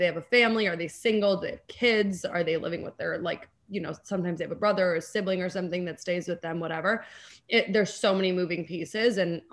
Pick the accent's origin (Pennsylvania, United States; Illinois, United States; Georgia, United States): Illinois, United States; Chicago; also born or lived in Los Angeles; I'm from Chicago, so I always like booking Chicago trips and getting to show them like the full, you know, experience.